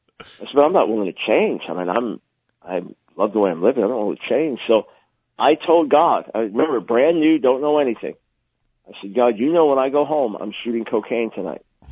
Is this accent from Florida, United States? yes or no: no; New York, United States; I was born in New York City, raised on Long Island. Raised in a nominal Jewish home